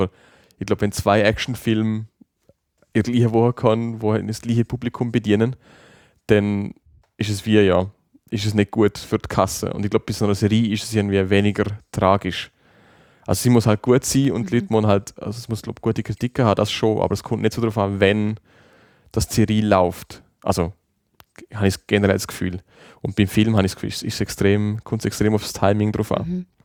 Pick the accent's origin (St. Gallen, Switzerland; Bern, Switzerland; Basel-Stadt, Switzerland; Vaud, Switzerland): Basel-Stadt, Switzerland; Basel; Wir sind ja beide aus Basel gewesen.